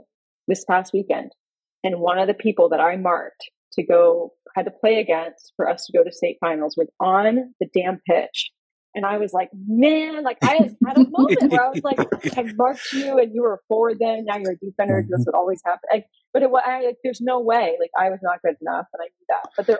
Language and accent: English; Florida, United States; moved away; if I had never left Florida, like where I grew up in Florida.